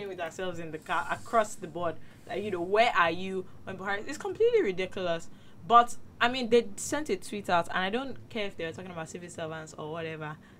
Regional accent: United Kingdom; Anyway, I keep saying this thing, and these are the kind of things that always remind me that I'm actually British, and I'm not from this country.

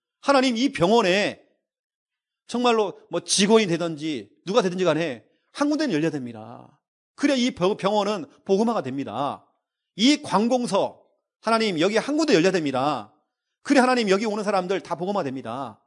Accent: Jeonju, North Jeolla, South Korea; 저는 전라북도 전주 사람입니다. 그런 제가 경상도에 가서 교회를 딱 개척하는데

